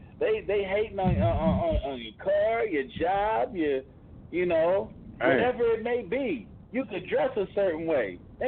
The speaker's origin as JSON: {"language": "English", "region": "Louisiana", "country": "United States", "said": "I'm not from the South, bro. From Louisiana, bro."}